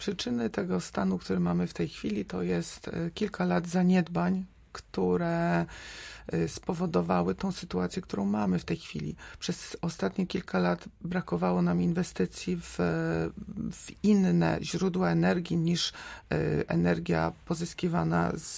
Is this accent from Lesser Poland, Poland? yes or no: no; Subcarpathian Voivodeship, Poland; Ja jestem przedsiębiorczynią tutaj z Podkarpacia